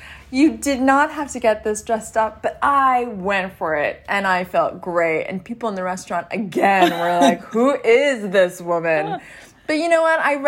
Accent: Canada; I grew up in Canada.

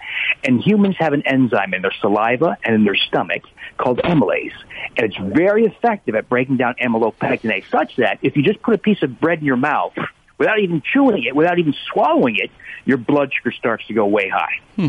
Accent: New Jersey, United States; I grew up in New Jersey, not too far from you.

